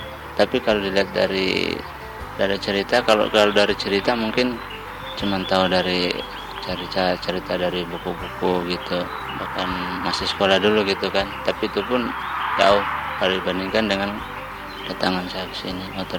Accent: North Sulawesi, Indonesia; Kalau asal saya aslinya sih dari Sulawesi Utara. Kebetulan kerjanya di Kalimantan Selatan, di Pemko-nya.

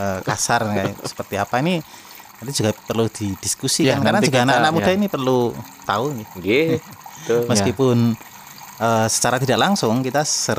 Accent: Java, Indonesia; meskipun kita ini orang Jawa, misalkan kita orang Nusantara tapi jarang menggunakan bahasa Jawa.

